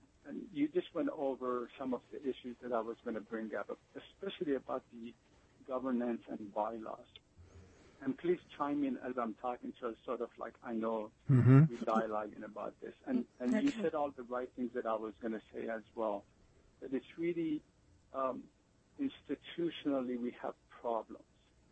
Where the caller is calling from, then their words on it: Los Angeles, California, United States; I'm calling from Los Angeles.